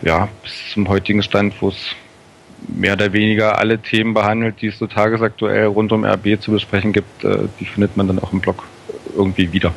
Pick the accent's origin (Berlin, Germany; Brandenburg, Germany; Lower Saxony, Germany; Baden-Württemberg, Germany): Brandenburg, Germany; Cottbus; born there; Ich bin in Cottbus geboren